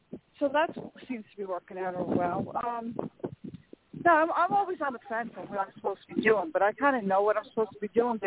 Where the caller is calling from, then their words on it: New York, United States; from New York.